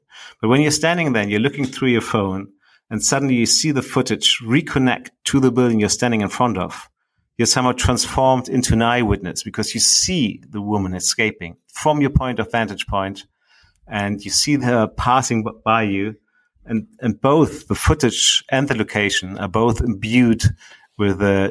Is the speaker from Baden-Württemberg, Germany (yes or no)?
no; Berlin, Germany; I grew up in Berlin myself, and I've been here when the Berlin Wall came down on it.